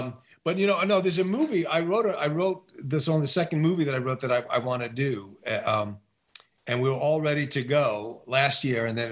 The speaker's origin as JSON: {"language": "English", "region": "New York", "country": "United States", "said": "I'm my age and I'm a New Yorker guy"}